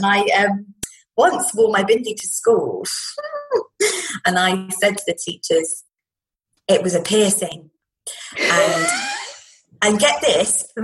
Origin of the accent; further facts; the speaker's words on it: Midlands, United Kingdom; So I grew up in the Midlands, and I grew up in a very small town, very sweet and quaint.